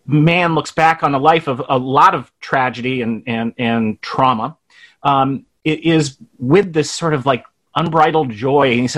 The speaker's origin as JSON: {"language": "English", "region": "Midwest", "country": "United States", "tie": "born or raised there", "said": "I grew up in the Midwest, and I was a soccer player who also played in a few rock bands."}